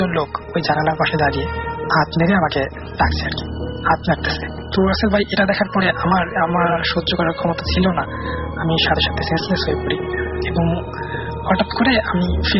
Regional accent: Manikganj, Dhaka Division, Bangladesh; আমার দেশের বাড়ি হচ্ছে মানিকগঞ্জ, মানিকগঞ্জ জেলার সদর থানার কেওজানি নামক একটি গ্রামে।

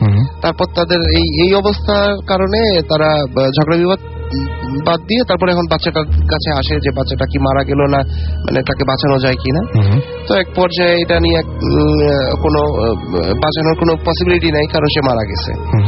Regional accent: Barisal, Barisal Division, Bangladesh; Again Barishal থেকে বলছি, বরিশাল থেকে এসেছি।

